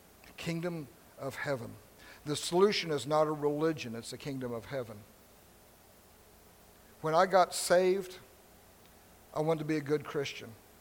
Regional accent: the South, United States; because I was raised in the South.

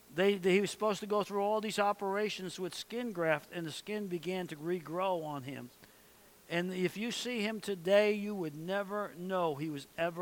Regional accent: Tulsa, Oklahoma, United States; and they're from the Northeast, and I'm from Tulsa, but I was in the Northeast.

